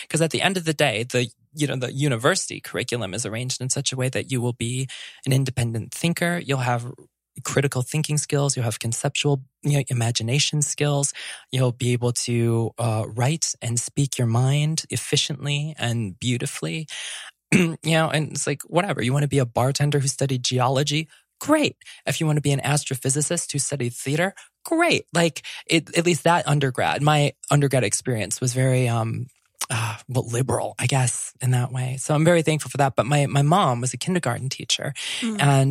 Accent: Midwest, United States; even growing up in the Midwest in a small town, I pushed at those edges so hard.

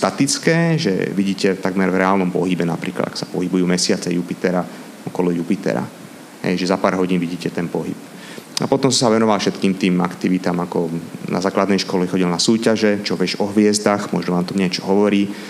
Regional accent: Žilina, Žilina Region, Slovakia; Ja som vyrastal v Žiline, kde máme teda hvezdáreň

